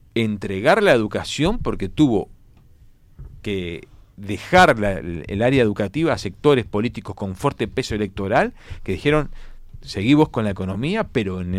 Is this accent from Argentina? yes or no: no; Montevideo, Uruguay; born there; Yo soy el Cerrito de la Victoria, nací en el Cerrito.